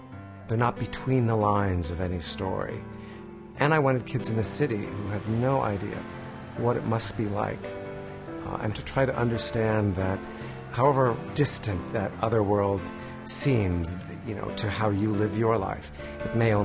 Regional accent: Columbus, Ohio, United States; I grew up in Columbus.

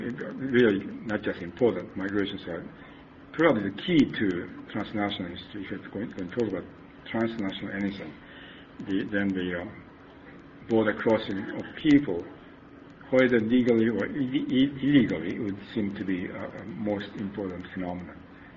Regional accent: Japan; And I come from Japan. Japan is probably the toughest country to enter.

